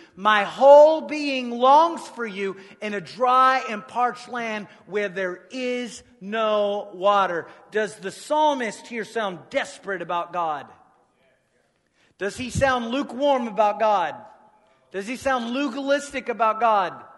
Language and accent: English; United States; I ate it anyway, because I'm an American.